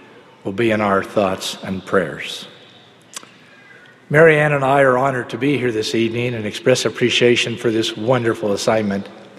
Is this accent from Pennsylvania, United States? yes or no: no; Rexburg, Idaho, United States; Being in Rexburg is like being home. I grew up on Center Street, one half block from BYU, Idaho.